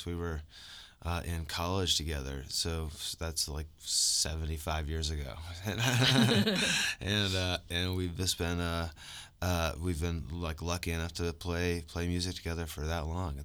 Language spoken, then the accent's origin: English; Idaho, United States; I feel like growing up in Idaho, you know, with Idaho is like own way of like its own culture, and it feels very at home. You know, it feels very nice to come back.